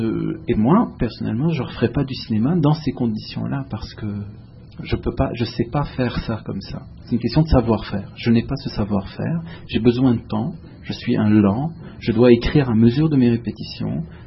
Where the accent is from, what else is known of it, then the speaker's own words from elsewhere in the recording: Montreal, Quebec, Canada; la vérité, je suis Montréalais. Ça, c'est indéniable. Je me suis dit, je suis un type de Montréal. Je vis à Montréal, je crée à Montréal. Mes amis sont Montréalais. Je connais cette ville comme ma poche.